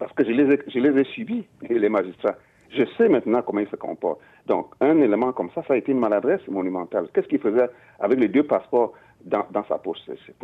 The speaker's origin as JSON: {"language": "French", "country": "Cameroon", "said": "Je vous assure, moi-même, je suis Camerounais, c'est pénible."}